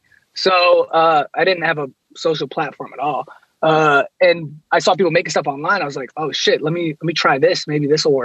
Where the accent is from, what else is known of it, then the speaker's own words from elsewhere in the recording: Egypt; So I'm Egyptian. I'm also mixed with I'm Iranian and Afghan, but mainly Egyptian. But most people think I'm Indian.